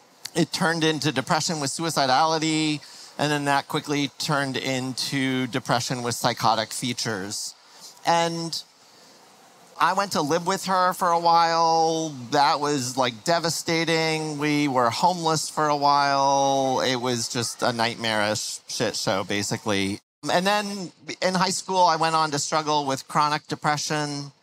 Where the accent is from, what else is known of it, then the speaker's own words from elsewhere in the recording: Fort Wayne, Indiana, United States; born there; I was, in fact, born in Fort Wayne, Indiana.